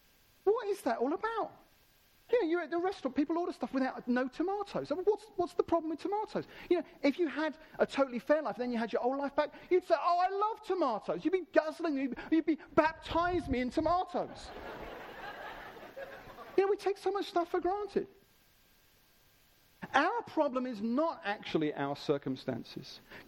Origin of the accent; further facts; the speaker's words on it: United Kingdom; So we kind of, because we're British, we do it kind of in our brains.